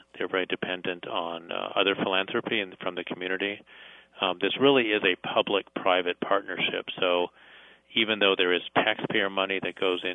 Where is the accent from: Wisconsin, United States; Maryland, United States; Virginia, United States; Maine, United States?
Wisconsin, United States; But, again, I come from the Midwest myself, just a little bit north of you in Wisconsin